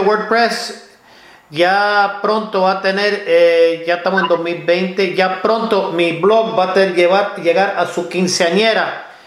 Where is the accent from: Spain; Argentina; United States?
United States; Ohio; born there; Cuando yo nací en Ohio, nosotros los latinos éramos una minoría.